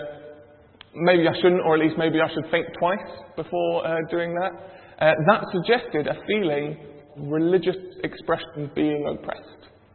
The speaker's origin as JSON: {"language": "English", "country": "United Kingdom", "said": "because I'm British and that's the way we do things."}